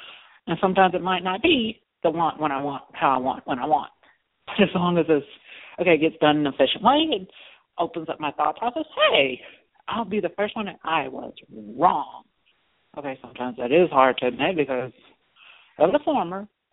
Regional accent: Georgia, United States; I'm more of a Coke person. I grew up in Georgia. I'm from Georgia. I like my Coke.

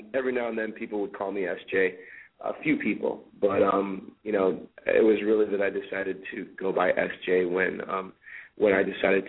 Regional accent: Cleveland, Ohio, United States; also born or lived in Phoenix, Arizona; I was born in Cleveland, but as an infant, my parents moved out to Phoenix, Arizona.

